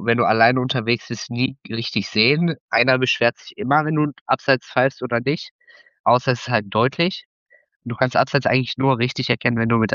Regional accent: Duisburg, North Rhine-Westphalia, Germany; Nee, selbst dann glaube ich gar nicht, weil ich aus Duisburg komme.

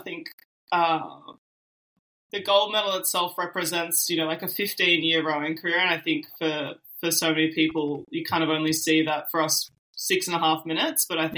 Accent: Melbourne, Victoria, Australia; And then I went back to my hometown in Melbourne, Australia, and then we had another lockdown until Christmas.

